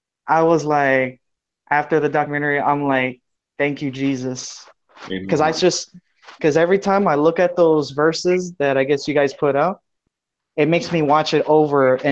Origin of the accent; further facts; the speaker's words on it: California, United States; Well, I'm from California.